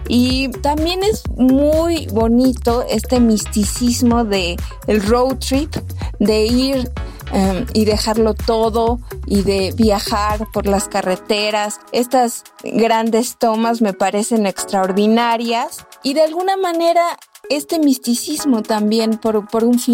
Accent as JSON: {"language": "Spanish", "country": "Mexico", "said": "aquí hay algo que como mexicanos y mexicanas nos podremos sentir identificados"}